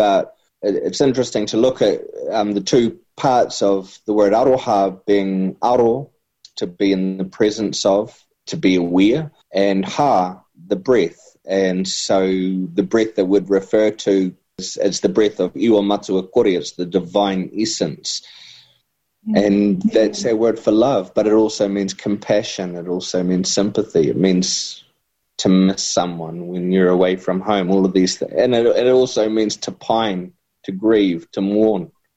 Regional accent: New Zealand; why not embrace te reo Māori and declare that I am from Aotearoa, I love my country, I love my people

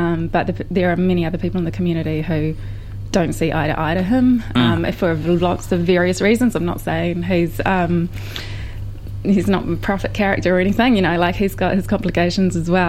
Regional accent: Tauranga, Bay of Plenty, New Zealand; I'm from Tauranga

